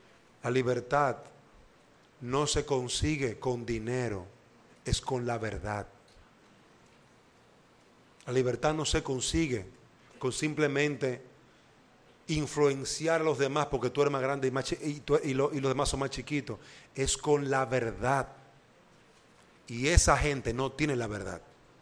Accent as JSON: {"language": "Spanish", "country": "Dominican Republic", "said": "Por eso es que nosotros, como dominicanos, tenemos una oportunidad"}